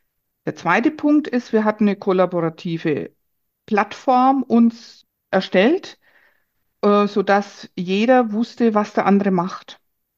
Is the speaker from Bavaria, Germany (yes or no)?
yes; Würzburg, Bavaria, Germany; accent: Franconian; Man hört es an der Sprache, ich komme aus Würzburg, der fränkische Slang